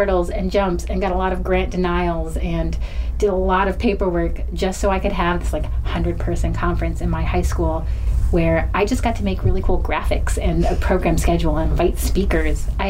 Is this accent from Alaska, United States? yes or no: yes; Nome, Alaska, United States; Growing up in Nome, you don't really have a lot of access or understanding about some of those bigger things that happen in urban centers like in Anchorage or Fairbanks.